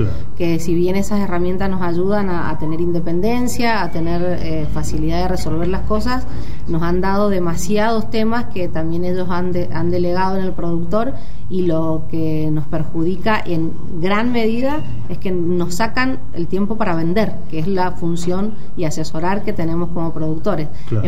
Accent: Argentina; más siendo argentino que tenemos que remarla en dulce de leche siempre

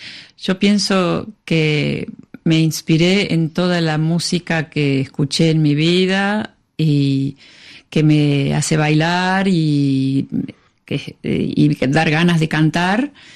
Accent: Argentina; now in Paris, France; me empapé de eso mucho más que lo que había adquirido allá en mi infancia en Argentina

